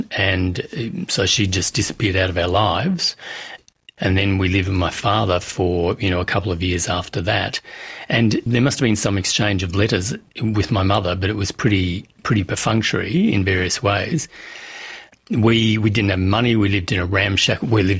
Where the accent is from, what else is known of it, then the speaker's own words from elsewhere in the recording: Brisbane, Queensland, Australia; And I grew up in Brisbane. The earliest thing I remember is Cooper's Plains. We had a corner store.